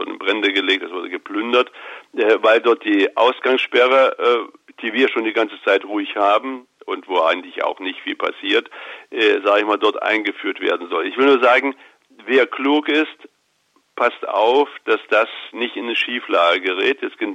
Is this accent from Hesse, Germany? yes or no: no; Gotha, Thuringia, Germany; Ich bin ja selbst in Gotha groß geworden.